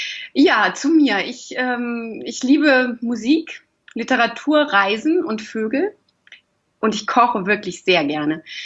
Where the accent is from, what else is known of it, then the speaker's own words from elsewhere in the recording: Hamburg, Germany; also born or lived in Lich; Geboren bin ich in Lich, in Hessen, aber aufgewachsen am Hamburger Stadtrand, also bin ich eher ein Nordlicht, würde ich sagen.